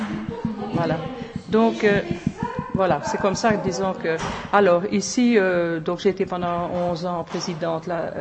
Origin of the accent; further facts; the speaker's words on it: Switzerland; now in France; Moi, je suis une fille d'ouvrière aussi, je suis suissesse